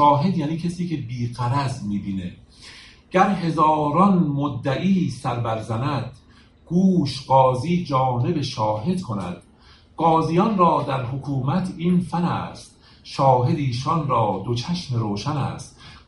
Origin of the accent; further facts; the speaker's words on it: Iran; اگر من که ایرانیم تحقیق کنم در تاریخ در این موضوع